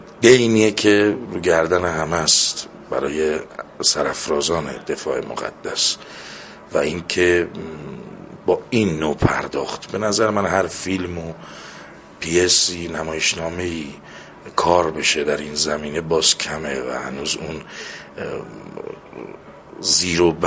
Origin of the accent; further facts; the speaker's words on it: Azerbaijan, Iran; پدر من آذربایجانی، ما خودمون آذری هستیم دیگه